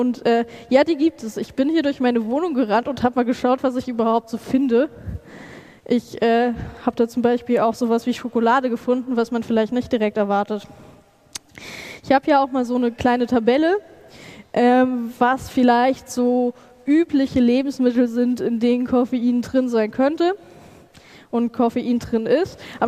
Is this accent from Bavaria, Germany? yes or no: yes; Regensburg, Bavaria, Germany; Ich komme aus Regensburg, das ist Bayern